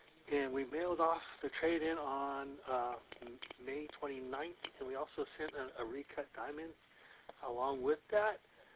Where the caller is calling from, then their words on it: California, United States; Hi, Scott. … from Winton Center of Sag, California.